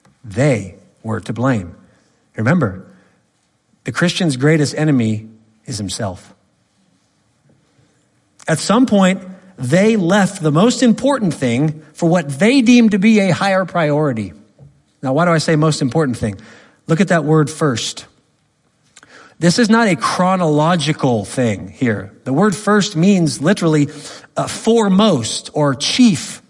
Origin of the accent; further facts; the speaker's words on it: California, United States; I'm from California, by the way, so I can say that.